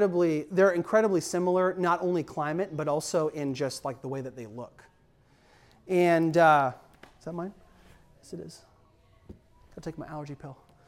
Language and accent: English; Washington, United States; And I was from Washington State, so we have Mount Rainier, and we have Mount Baker, and we have the Cascades, you know, these really tall mountains.